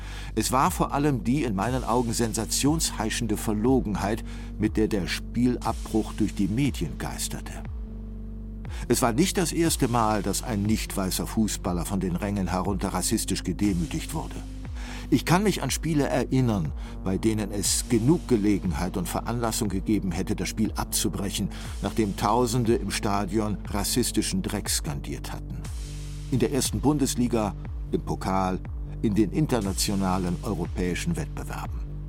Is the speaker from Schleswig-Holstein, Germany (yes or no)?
no; Cologne, North Rhine-Westphalia, Germany; In meiner Heimatstadt Köln gehörten und gehören schwarze Menschen, Ostasiaten oder Menschen aus Klein- und Vorderasien zum Straßenbild.